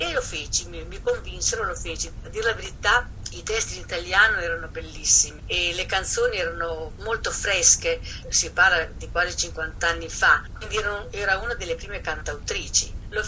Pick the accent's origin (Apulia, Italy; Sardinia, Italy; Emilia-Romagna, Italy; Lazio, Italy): Emilia-Romagna, Italy; Cavriago; born there; Io sono nata in provincia di Reggio Emilia, a Cavriago esattamente.